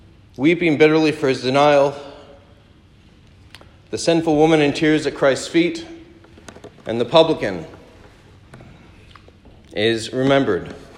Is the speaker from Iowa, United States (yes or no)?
no; Santa Barbara, California, United States; there's a priest that I grew up with in Santa Barbara